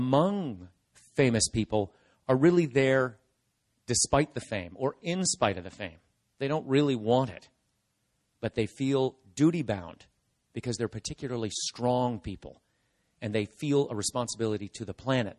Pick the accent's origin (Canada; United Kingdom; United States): Canada; I have friends I grew up with in Canada, and I'll talk more about them later.